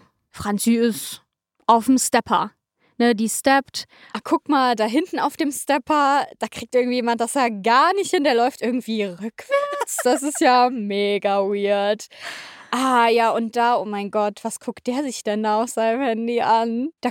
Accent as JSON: {"language": "German", "town": "Leverkusen", "region": "North Rhine-Westphalia", "country": "Germany", "said": "ich komme aus Leverkusen, so stelle ich mir das da so ein bisschen vor."}